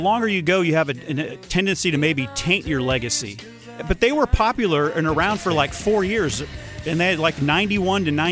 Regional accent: Dallas-Fort Worth, Texas, United States; Okay, now we're all from Dallas-Fort Worth, and so this band, I think, gets its due here

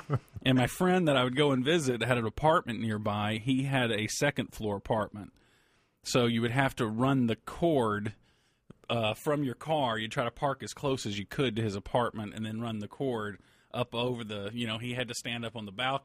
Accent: Mississippi, United States; I'm from Mississippi. Yeah.

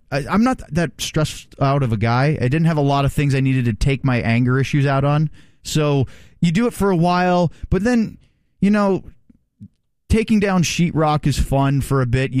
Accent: Maine, United States; I grew up in Maine.

